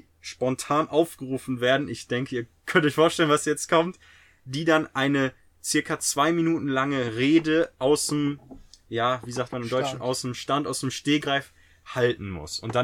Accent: Germany; ich war ein Deutscher, in einem Keller, in einem Hotel mit nur Engländern

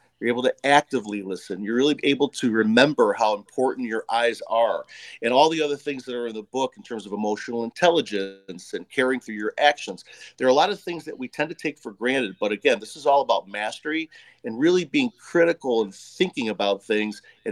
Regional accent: Berwyn, Illinois, United States; I grew up in Berwyn, western suburb of Chicago

